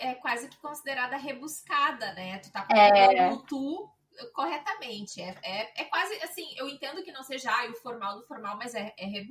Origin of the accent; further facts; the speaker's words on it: Brazil; Ou eles acham que porque eu sou brasileira, de certo, falam